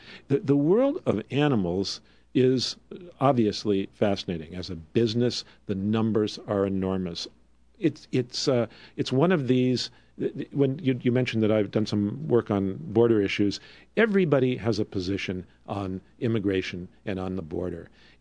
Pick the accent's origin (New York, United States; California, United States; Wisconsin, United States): Wisconsin, United States; But I grew up in Wisconsin and you in Ohio, and we know that's not so.